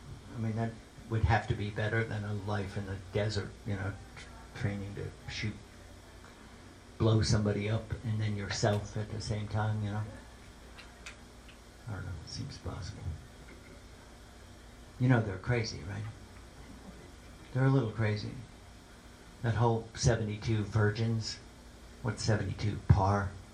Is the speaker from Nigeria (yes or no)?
yes; Nigeria; now in United States; And me, who identifies as African-American because of my growing up in Nigeria.